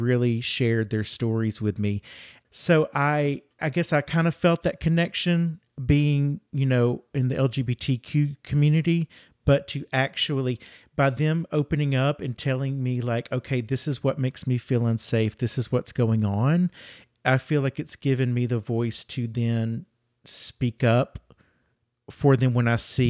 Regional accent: Birmingham, Alabama, United States; growing up in Alabama, in Birmingham, Alabama, the civil rights

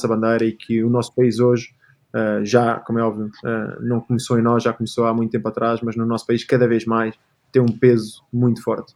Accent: Portugal; ao final do dia somos portugueses, estamos todos a representar um país

